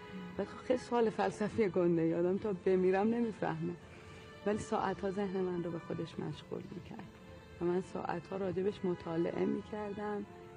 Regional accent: Tehran, Tehran Province, Iran; دو تا فرزند کودکیمون که توی تهران بودیم، ما تو اوج بمبارون و ترور منافقین و این جریانات بودیم، چون محله ما یه محله تقریبا مذهبی نشین بود،

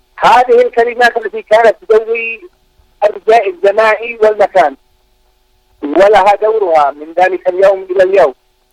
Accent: Yemen; لأنه سبت عظيم عندما سبت عندنا في اليمن

